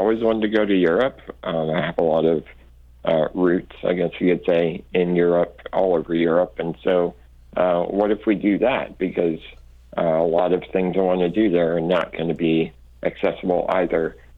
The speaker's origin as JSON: {"language": "English", "region": "North Carolina", "country": "United States", "said": "it started back home in North Carolina."}